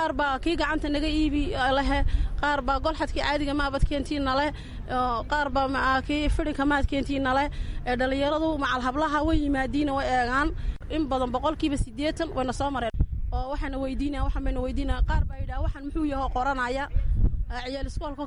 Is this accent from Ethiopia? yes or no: no; Ali Sabieh, Djibouti; Waxaan ka socdaa gobolka Cali Sabiix, gaar ahaan Cali Sabiix ayaan ka socdaa.